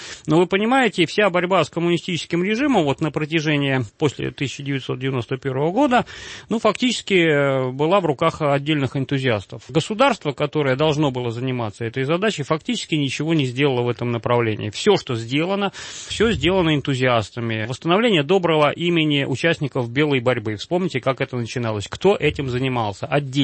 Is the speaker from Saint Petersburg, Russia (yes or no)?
yes; Saint Petersburg, Russia; сам я петербуржец